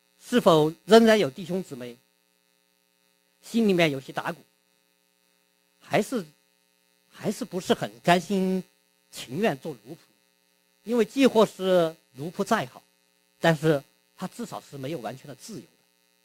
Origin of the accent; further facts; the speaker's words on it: China; 我们中国人常常我们在祝福的时候，我们喜欢用一句话来祝福